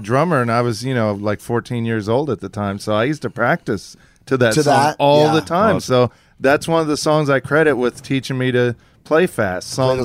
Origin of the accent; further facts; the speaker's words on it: Kansas, United States; like growing up in Kansas, I'm like, well, how do you brainwash a goose?